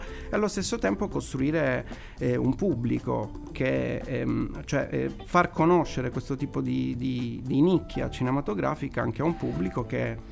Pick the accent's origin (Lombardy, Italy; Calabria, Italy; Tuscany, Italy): Calabria, Italy; now in Cagliari, Italy; Io non sono cagliaritano, sono calabrese